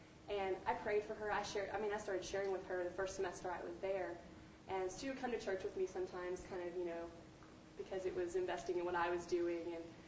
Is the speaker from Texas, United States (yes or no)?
yes; Texas, United States; I went to a small Christian college. I'm from Texas. I went to Dallas Baptist University.